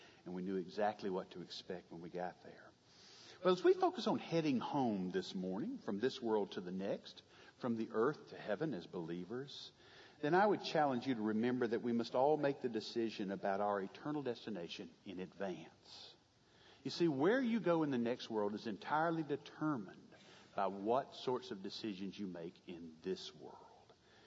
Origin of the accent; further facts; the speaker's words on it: the South, United States; But to two people born and raised in the South, as Dorothy used to say, there's no place like home.